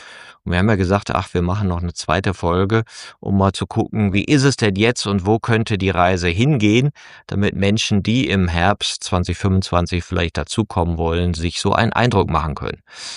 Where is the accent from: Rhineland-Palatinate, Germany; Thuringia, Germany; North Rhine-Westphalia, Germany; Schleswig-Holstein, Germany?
North Rhine-Westphalia, Germany; Aachen; Ich bin ja aus Aachen, ne? Also gehört, als Aachener weiß man nicht so genau, ob man jetzt schon zu Köln gehört oder wo man eigentlich so hingehört.